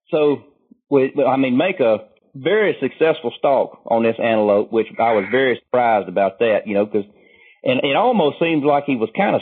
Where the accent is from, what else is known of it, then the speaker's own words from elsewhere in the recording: Georgia, United States; from Northwest Georgia.